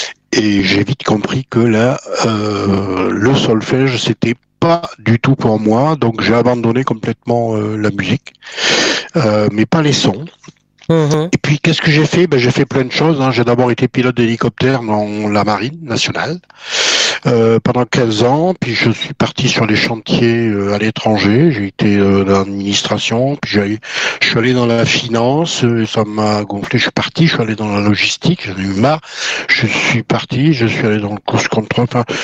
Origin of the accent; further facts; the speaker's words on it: Sénergue, Occitanie, France; j'ai commencé tout simplement gamin dans l'église de mon village natal, il s'appelle Sénergue dans l'Aveyron, c'est tout à fait paumé de chez paumé